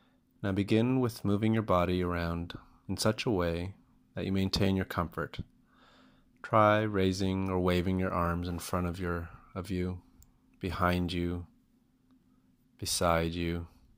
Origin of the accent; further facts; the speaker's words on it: New York City, New York, United States; I'm from New York City, USA.